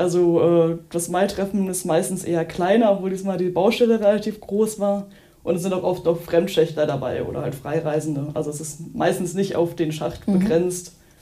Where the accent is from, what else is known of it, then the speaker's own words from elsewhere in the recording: Bingen am Rhein, Rhineland-Palatinate, Germany; Ich komme aus der Nähe von Bingen am Rhein. Das ist so zwischen Mainz und Koblenz.